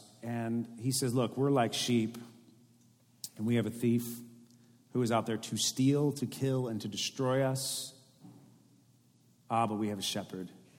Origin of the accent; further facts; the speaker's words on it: California, United States; also born or lived in Texas; I was born in Texas, the, you know, God's land. I was raised in the Bay Area, not God's land. I spent some time in Southern California, and now I've been a Central Valley resident for the better part of the last 15 years